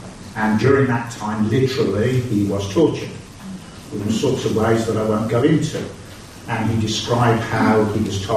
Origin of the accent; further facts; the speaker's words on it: Birmingham, West Midlands, United Kingdom; accent: Birmingham; that accent, what was it? I said, that's Birmingham.